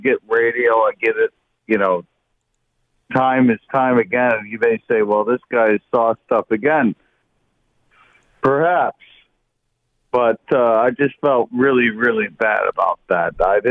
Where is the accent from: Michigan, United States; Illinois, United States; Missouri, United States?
Michigan, United States; Detroit; And I'm from Detroit.